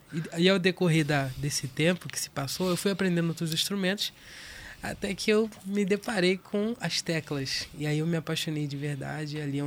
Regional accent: Nilópolis, Rio de Janeiro, Brazil; now in Cuiabá, Brazil; Sou do Rio de Janeiro, Nilópolis. E cheguei, tem 2 anos aqui, né?

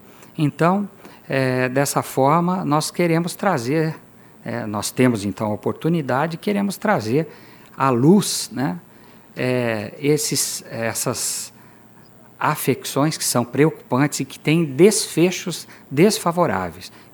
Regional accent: Mato Grosso, Brazil; já estou aqui desde 2000, sou pantaneiro.

